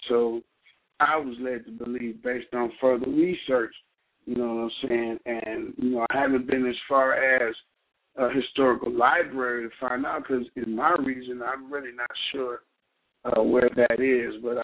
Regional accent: Cleveland, Ohio, United States; I'm from Cleveland, Ohio.

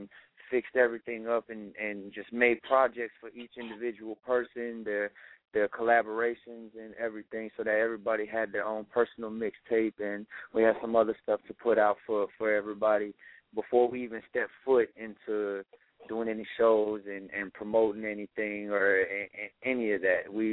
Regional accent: New York, United States; Like, I mean, me, I'm originally from New York. My family's from New York

